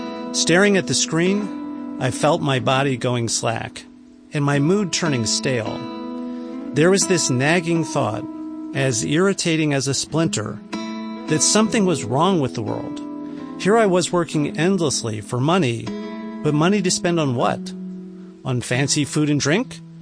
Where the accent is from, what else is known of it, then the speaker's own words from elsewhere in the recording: Chicago, Illinois, United States; And by the way, I grew up in Chicago, so it was an urban environment, not a lot of nature besides a few trees growing in front of the house.